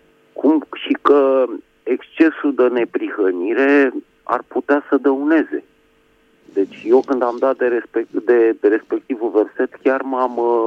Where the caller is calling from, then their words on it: Bucharest, Romania; din București.